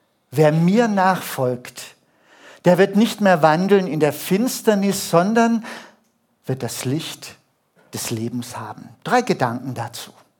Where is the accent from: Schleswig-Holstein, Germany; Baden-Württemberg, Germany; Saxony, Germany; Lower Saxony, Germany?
Baden-Württemberg, Germany; Stuttgart; ich bin in Stuttgart aufgewachsen. Wir wohnten im Parterre, Erdgeschoss.